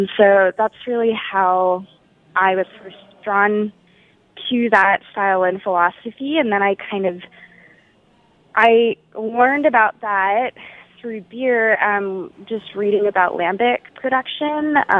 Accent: Austin, Texas, United States; so I'm from Austin, and I kind of knew about what was going on at Jester King

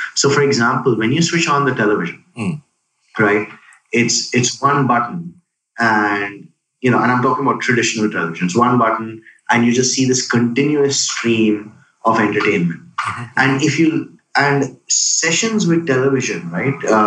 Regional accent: India; born or raised there; now in Singapore

